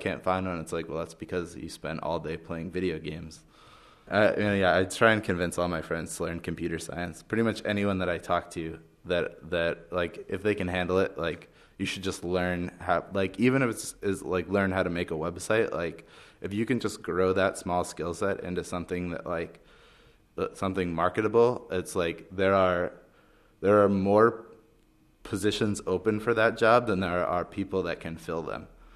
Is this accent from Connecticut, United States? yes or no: yes; Connecticut, United States; moved away as an adult; now in Santa Monica, United States; I lived in Connecticut my whole life until I went to college. I was born in New Haven, so like about 5-10 minutes from Yale. Around 5 years old, I moved kind of to the suburbs and just kind of grew up there.